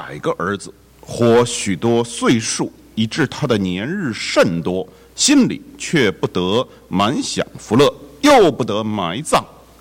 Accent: China; now in United States; 我记得小的时候呢，我们中国人呢就特别到过年的时候讲究很多礼节的，好，尤其呢少年人哈，这个家长要带着少年人呢去到这个亲戚朋友家干什么？拜年。好，在美国就很少了哈，所以我的小孩都不大懂得什么叫做拜年。

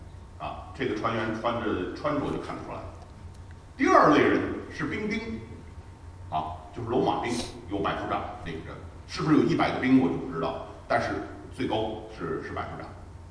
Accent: northern China, China; 这个我是北方人啊，北方人我们那儿很少有蛇的

